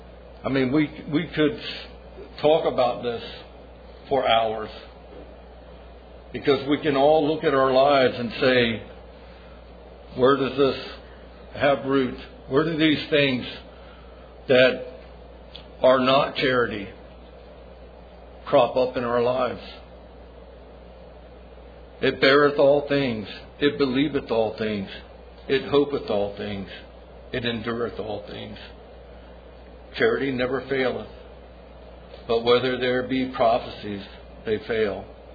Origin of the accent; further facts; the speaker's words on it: Florida, United States; I was born and raised in Florida.